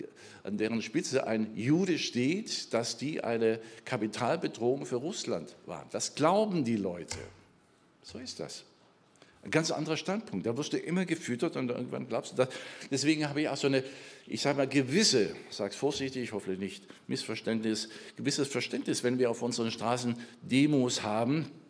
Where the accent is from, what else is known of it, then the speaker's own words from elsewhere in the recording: Germany; Als ich zum ersten Mal Israel ging, ich denke, das wird ja ganz schwierig. Als Deutscher, schon 30 Jahre her oder länger